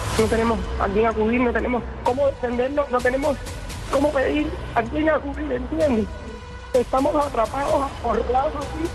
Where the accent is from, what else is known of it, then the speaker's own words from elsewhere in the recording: San José de las Lajas, Mayabeque, Cuba; de San José de las Lajas.